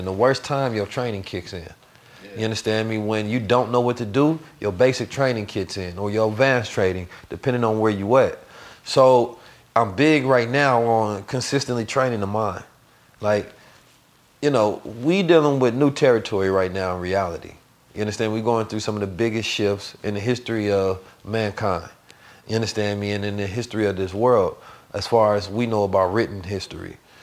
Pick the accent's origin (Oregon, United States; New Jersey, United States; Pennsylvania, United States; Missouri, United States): Missouri, United States; St. Louis; growing up in St. Louis, that's what it is, though, man.